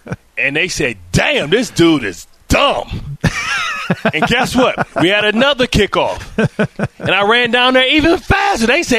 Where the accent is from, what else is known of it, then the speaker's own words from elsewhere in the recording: Illinois, United States; they saw that I was from Southern Illinois, and they looked at me with disdain like I was beneath them.